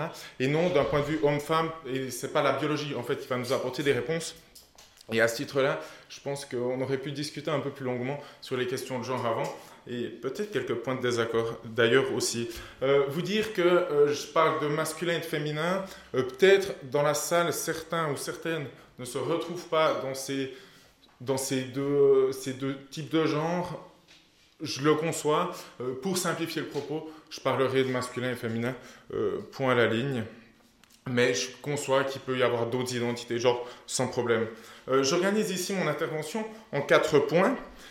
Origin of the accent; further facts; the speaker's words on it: Tavannes, Bern, Switzerland; also born or lived in Cortaillod; now in Neuchâtel, Switzerland; j'ai grandi à Tavannes, dans le Jura-Bernois pendant 12 ans. Ensuite, on a déménagé à Courtaillot, où j'ai aussi vécu 12 ans. Et là, j'habite Neuchâtel